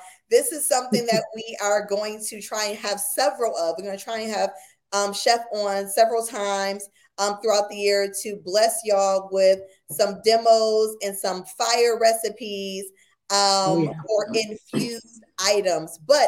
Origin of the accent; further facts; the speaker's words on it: Buffalo, New York, United States; I'm not just saying it because I'm from Buffalo